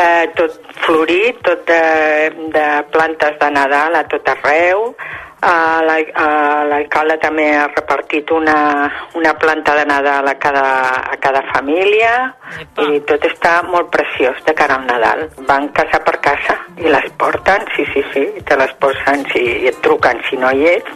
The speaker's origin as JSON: {"language": "Catalan", "region": "Andalusia", "country": "Spain", "said": "perquè nosaltres som d'Andalusia i el 24 és un dia molt important"}